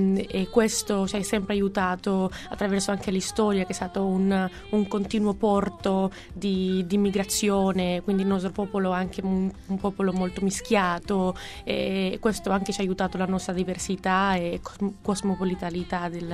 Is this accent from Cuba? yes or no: yes; Cuba; Italian is a second language; è il mio sangue, è la mia patria, la mia terra, un'isola che adoro